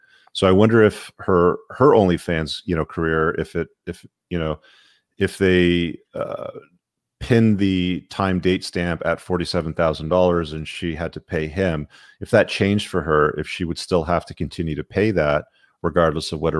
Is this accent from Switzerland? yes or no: no; Canada; I'm a Canadian